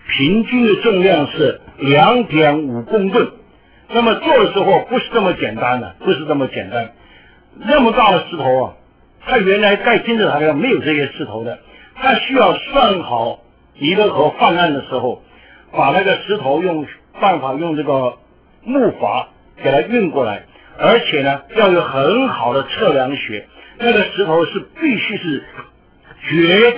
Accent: China; 现在对我们中国人呢，从前我们中国人呢，那些外交官呢，真难做啊

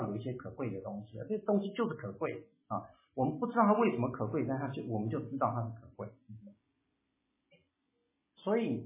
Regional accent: Taiwan; 那我们从台湾来的人大概都曾经要背过这些话

